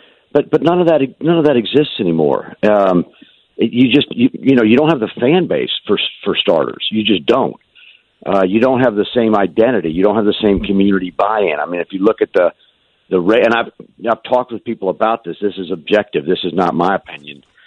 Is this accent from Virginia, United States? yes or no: yes; Fairfax, Virginia, United States; I mean, I live right behind you. Fairfax City is my hometown, so right.